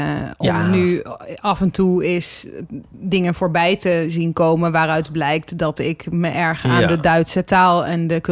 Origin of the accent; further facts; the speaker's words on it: Drenthe, Netherlands; moved away as an adult; now in Amsterdam, Netherlands; En ik kwam uit Drenthe en ik weet niet of jullie dat weten, maar daar wonen maar 4 mensen.